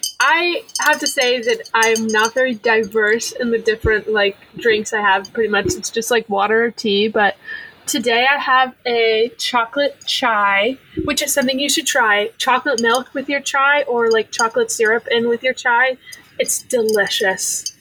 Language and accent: English; New Hampshire, United States; I'm from New Hampshire.